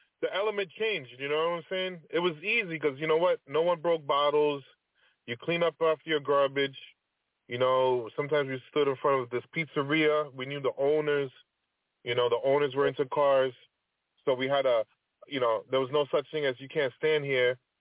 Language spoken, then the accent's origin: English; New York City, New York, United States; You know, but I grew up on Hunts Point. Hunts Point was the spot back in the day.